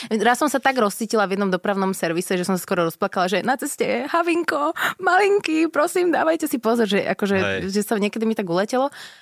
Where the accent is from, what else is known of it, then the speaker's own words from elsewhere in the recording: Bratislava, Bratislava Region, Slovakia; hoci sme boli obaja z Bratislavy.